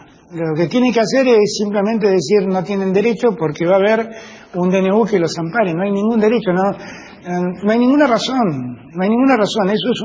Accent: Argentina; Acá todos somos argentinos, argentinas o argentines

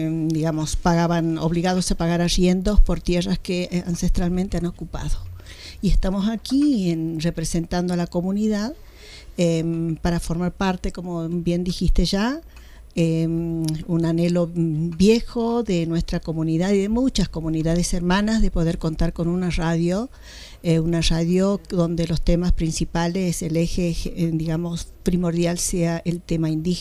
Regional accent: Isla de Cañas, Salta, Argentina; de mi pueblo, de mi comunidad, Isla de Cañas. Es un ILU de los cuatro que conforman Finca Santiago y pertenecemos al departamento de Iruya, es una comunidad colla

